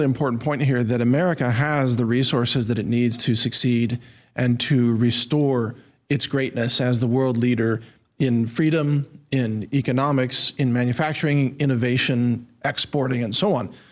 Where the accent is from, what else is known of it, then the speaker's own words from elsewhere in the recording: Texas, United States; You know, as a Texan, I'm thinking that's insane.